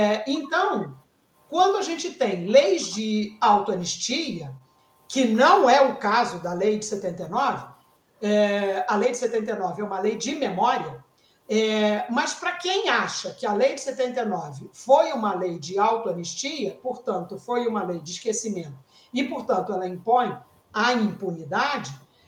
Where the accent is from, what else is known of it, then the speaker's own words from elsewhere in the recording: Brazil; E isso nós somos brasileiros, não estamos na Alemanha, né?